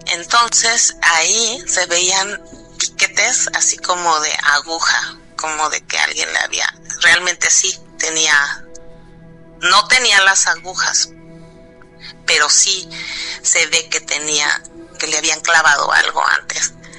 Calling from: Germany; de acá de Alemania, para comentarles que el antier fuimos a una casa de campo que está cerca de aquí.

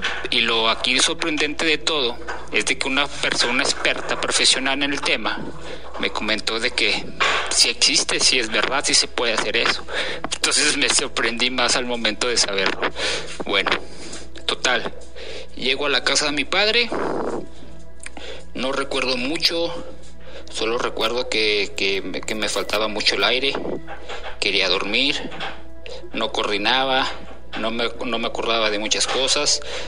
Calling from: Durango, Mexico; mi pueblo, que hoy están de fiesta. Ya que son las fiestas patronales de allá de mi pueblo, Santiago Bosquero, Durango.

